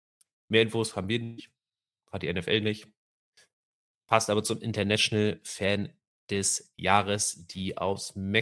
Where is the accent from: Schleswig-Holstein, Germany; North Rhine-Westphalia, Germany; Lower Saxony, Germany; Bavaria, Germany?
Schleswig-Holstein, Germany; Kiel; auch wenn ich als Kieler momentan sehr viel mitleiden muss mit meinem Fußballclub